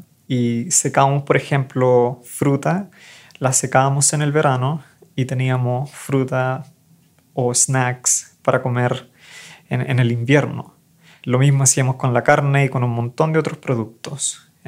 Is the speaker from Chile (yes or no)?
yes; Alguemilla, Chile; soy de Alguemilla, Chile. Alguemilla es una comunidad muy, muy pequeña que está al norte de Santiago, en una parte rural. Ni siquiera aparece en el mapa, hay como 20 familias viviendo ahí.